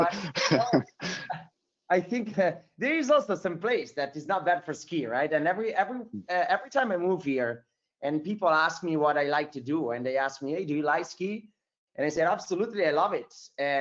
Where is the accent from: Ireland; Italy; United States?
Italy; northern Italy; English is a second language; moved away; So I'm originally from Italy. So lived in many countries in my life, but born and raised up in the north of Italy, very close to the border between Italy and Switzerland.